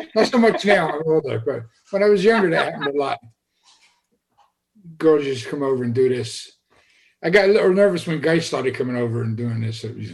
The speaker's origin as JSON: {"language": "English", "region": "England", "country": "United Kingdom", "tie": "born or raised there", "said": "growing up in England"}